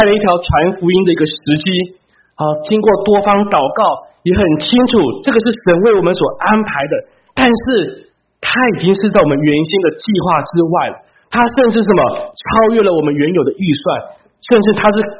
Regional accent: Taiwan; 因为其实我是台湾来、哦、我们在台湾的教会我们也是宣教士来建立的教会

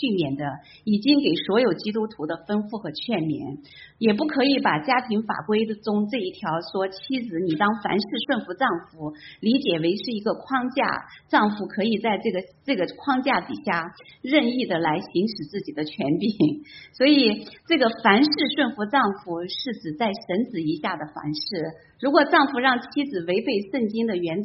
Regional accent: China; 特别是我们从大陆来的姐妹，我们从小受到的教导就是妇女能顶半边天

